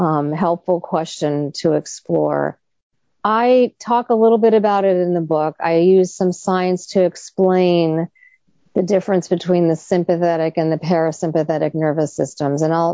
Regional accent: New York, United States; If we're a New Yorker crossing a street like I do frequently, being a New Yorker

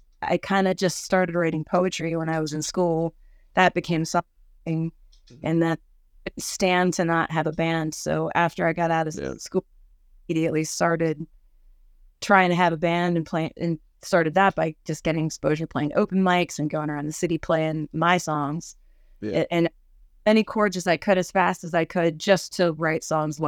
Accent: Cincinnati, Ohio, United States; also born or lived in Los Angeles, United States; I grew up in Cincinnati, and I've lived in LA.

